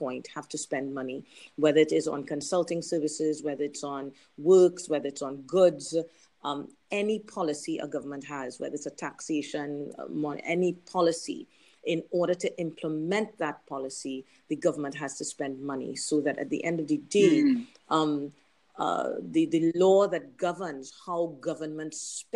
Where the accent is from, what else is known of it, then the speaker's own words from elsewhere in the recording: Trinidad & Tobago; I am originally from the Caribbean, called to practice at the Bar of Trinidad and Tobago in 1995.